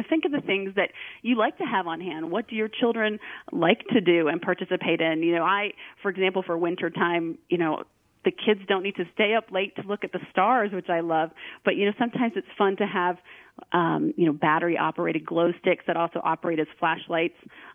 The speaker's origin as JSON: {"language": "English", "region": "Virginia", "country": "United States", "tie": "born or raised there", "also_born_or_lived": "Illinois"}